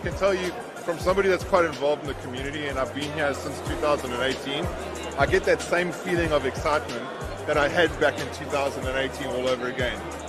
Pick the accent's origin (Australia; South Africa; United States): South Africa; And I'm South African.